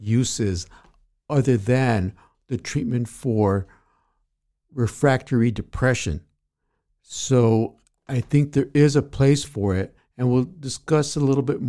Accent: United States; I'm an American double board certified psychiatrist.

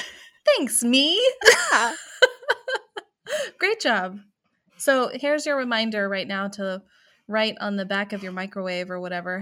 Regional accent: the South, United States; Yeah, I'm from the South, but like the city in the South

